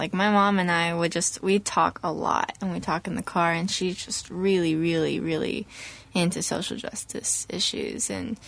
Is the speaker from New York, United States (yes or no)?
no; Raleigh, North Carolina, United States; also born or lived in Massachusetts / Cary; I lived there only till I was seven. And then I moved to Raleigh because my mom teaches at NC State.